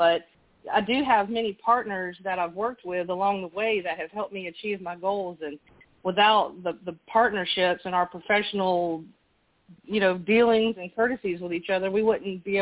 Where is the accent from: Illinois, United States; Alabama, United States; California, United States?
Alabama, United States; Mobile; I'm from Mobile.